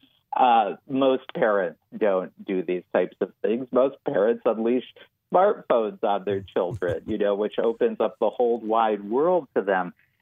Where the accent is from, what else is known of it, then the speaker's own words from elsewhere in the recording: Center, North Dakota, United States; also born or lived in Bismarck; Yeah, I grew up in Center and lived there until my sophomore year of high school when we moved to Bismarck.